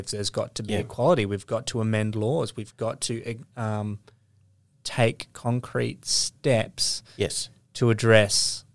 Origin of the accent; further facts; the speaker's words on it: Australia; that's the beauty of what we, the image of what we can live to as Australian people.